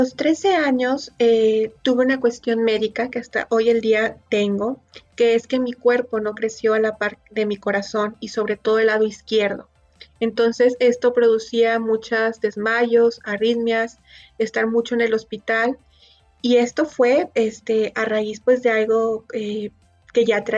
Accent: Monterrey, Nuevo León, Mexico; yo soy orgullosa regiomontana de Monterrey, Nuevo León, México.

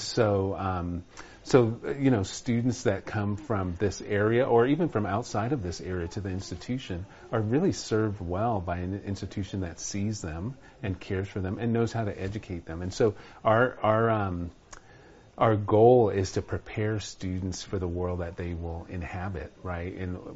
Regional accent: California, United States; also born or lived in New York; So I was born in New York, but grew up in Southern California. So I can consider SoCal my home.

